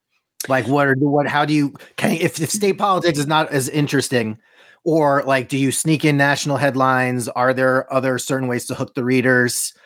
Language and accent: English; New York, United States; I mean, I'm from New York, and I think, you know, in recent years, like Long Island specifically